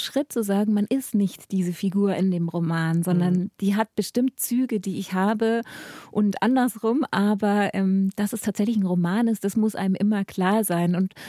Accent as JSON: {"language": "German", "region": "Bavaria", "country": "Germany", "tie": "born or raised there", "said": "Ja, also groß geworden bin ich auf der Mäusleinsmühle. Das ist in Mittelfranken. Ich sage immer, genau in der Mitte zwischen Nürnberg und Augsburg, da liegt der Brombachsee."}